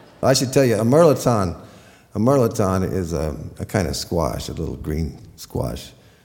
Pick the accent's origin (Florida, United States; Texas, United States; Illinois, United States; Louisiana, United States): Louisiana, United States; New Orleans; When I was growing up in New Orleans, we used to have a fruit and vegetable man that would come down the street twice a week.